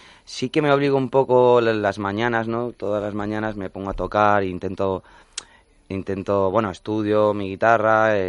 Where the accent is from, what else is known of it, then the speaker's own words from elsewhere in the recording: Málaga, Andalusia, Spain; born there; Nací en Málaga, sí.